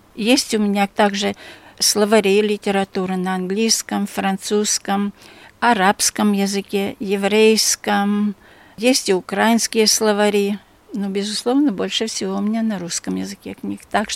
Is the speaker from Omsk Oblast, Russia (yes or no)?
yes; Bobrinka, Omsk Oblast, Russia; also born or lived in Jelgava, Latvia; За Омском-то есть Дробышевский район, село Бобринка, где я выросла.